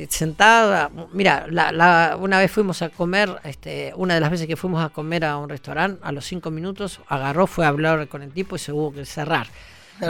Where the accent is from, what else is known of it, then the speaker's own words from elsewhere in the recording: Mercedes, Argentina; que es de mi pueblo, Mercedes.